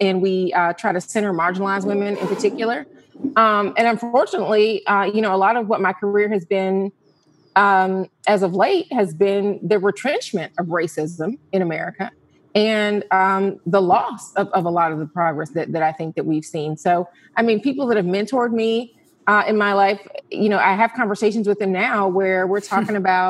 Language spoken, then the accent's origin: English; Atlanta, Georgia, United States; And so I was doing that job in Atlanta, my hometown, and writing for a national audience about issues of race